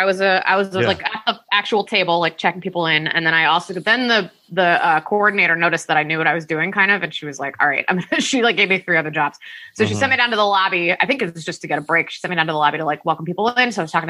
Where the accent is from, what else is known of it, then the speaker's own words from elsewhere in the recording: Takoma Park, Maryland, United States; I'm from Tacoma Park, you know?